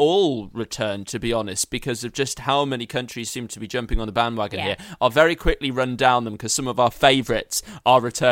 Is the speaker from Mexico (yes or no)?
no; United Kingdom; I'm just hoping, and saying this as a Brit, I'm just hoping we do actually get to see it.